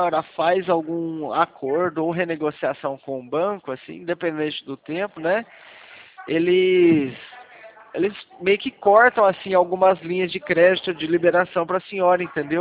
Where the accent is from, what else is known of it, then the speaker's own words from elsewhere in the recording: Leme, São Paulo, Brazil; Eu sou daqui do interior de São Paulo, cidade de Leme.